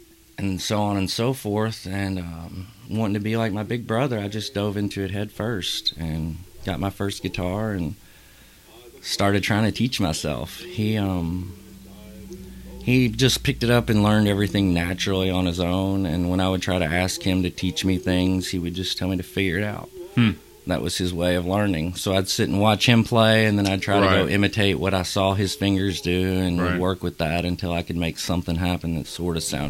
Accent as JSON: {"language": "English", "town": "Frankfort", "region": "Kentucky", "country": "United States", "tie": "born or raised there", "also_born_or_lived": "Winchester, Kentucky", "said": "Yeah, I grew up in Frankfort, lived there till college, went away to college in Lexington, and moved back to Frankfort for a little while and bounced back and forth. But Central Kentucky is kind of all one place."}